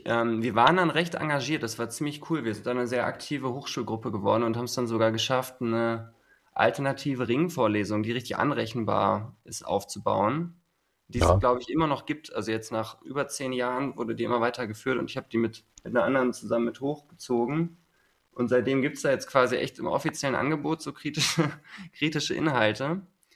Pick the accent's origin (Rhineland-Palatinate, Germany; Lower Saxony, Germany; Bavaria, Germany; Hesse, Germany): Lower Saxony, Germany; Hannover; moved away as an adult; now in Berlin, Germany; ich komme aus Hannover ursprünglich, bin dann nach Berlin gezogen